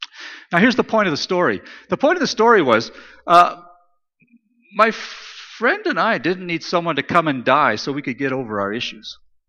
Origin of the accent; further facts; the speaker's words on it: Regina, Saskatchewan, Canada; now in Vancouver, Canada; I grew up in Regina, and then I moved when I finished high school, when I was finished with high school, I moved to Vancouver.